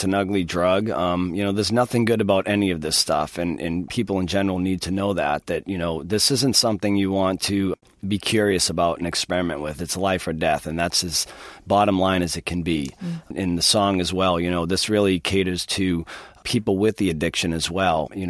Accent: Lawrence, Massachusetts, United States; Lawrence, Massachusetts is my hometown. I was born and raised there, spent the first two decades of my life there.

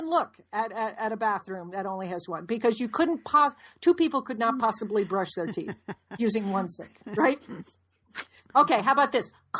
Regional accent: Connecticut, United States; We grew up in Connecticut in an old house

